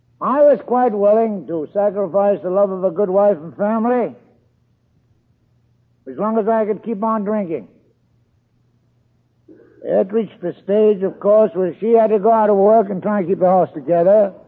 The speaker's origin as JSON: {"language": "English", "region": "Scotland", "country": "United Kingdom", "tie": "born there", "said": "Now, all of you say … that's the boys. And I was born in Scotland."}